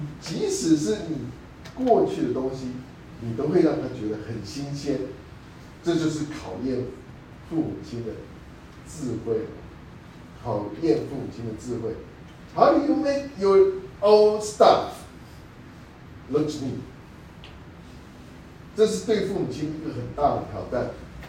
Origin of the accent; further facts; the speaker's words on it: China; now in Fremont, United States; 我觉得对于我们中国人，就是第一代的话，其实更加的困难。